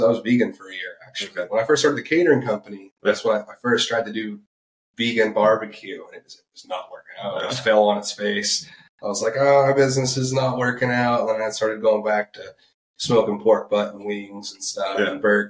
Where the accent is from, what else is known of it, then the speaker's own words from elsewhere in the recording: Fort Walton Beach, Florida, United States; I grew up around here. Yeah, I went to Fort Walton Beach High School.